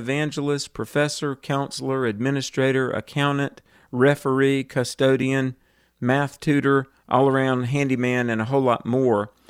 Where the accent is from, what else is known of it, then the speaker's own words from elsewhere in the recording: Greensboro, North Carolina, United States; It's going to be in North Carolina, my home state of Greensboro, North Carolina.